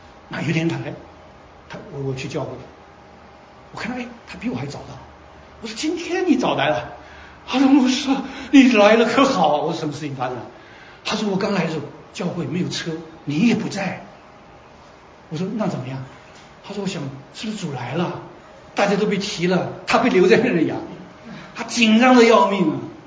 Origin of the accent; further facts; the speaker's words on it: China; 那我们中国人说